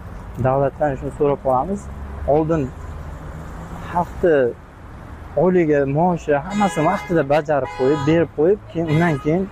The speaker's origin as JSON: {"language": "Uzbek", "region": "Qashqadaryo Region", "country": "Uzbekistan", "said": "Bizlar o'zim Qashqadaryodanman."}